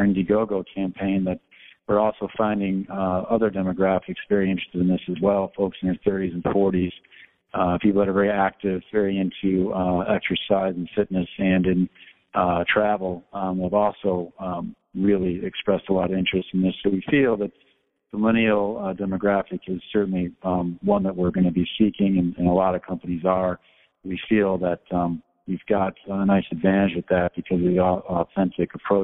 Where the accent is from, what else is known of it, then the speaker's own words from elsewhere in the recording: Chicago, Illinois, United States; Actually, two of our signature products are made here in Chicago. I'm from Chicago.